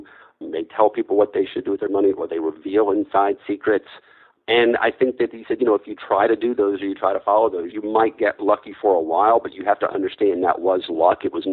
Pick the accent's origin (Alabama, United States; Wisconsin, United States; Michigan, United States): Alabama, United States; Birmingham; I was raised in Alabama